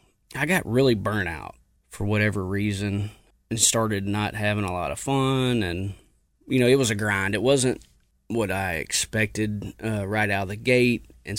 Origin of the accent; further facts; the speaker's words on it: Arkansas, United States; We're from Arkansas, live here, born, raised.